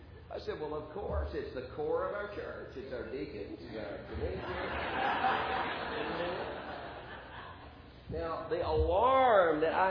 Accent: Mississippi, United States; And I'm from Mississippi. I know what it means when you say bless your heart.

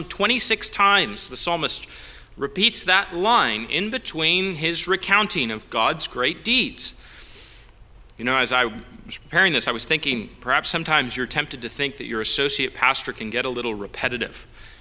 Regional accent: Canada; It's a wonderful thing about being Canadian. I can celebrate Canadian Thanksgiving, which happens at the right time of year, and now I can celebrate American Thanksgiving

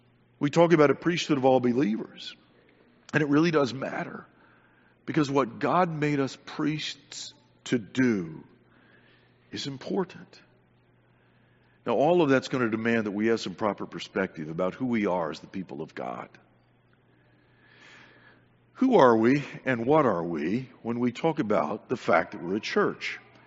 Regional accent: Santa Maria, California, United States; When I was a boy growing up in California, we lived in some really beautiful places. We lived up on the coast in an area called Santa Maria

